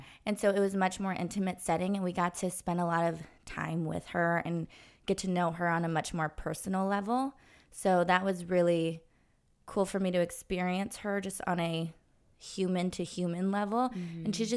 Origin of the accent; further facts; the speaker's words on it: Los Angeles, California, United States; I did. I grew up in Los Angeles.